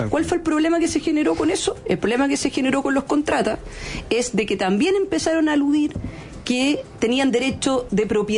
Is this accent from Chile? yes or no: yes; Valdivia, Los Ríos, Chile; yo soy de Valdivia.